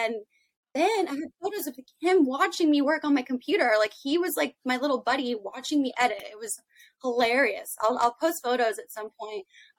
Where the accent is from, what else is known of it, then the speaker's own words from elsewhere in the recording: Austin, Texas, United States; now in Hollywood, United States; Because I started out the very traditional route. I moved to Hollywood from Austin, Texas, did the audition route